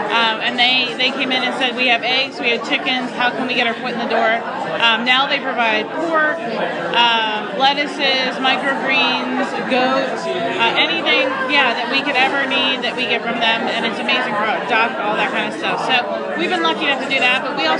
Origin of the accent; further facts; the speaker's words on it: Pennsylvania, United States; and now I'm home. I'm from Pennsylvania, so this is home for me now